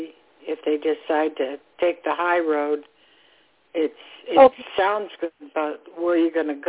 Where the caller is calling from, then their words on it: Florida, United States; Hi, Toni. … calling from Florida.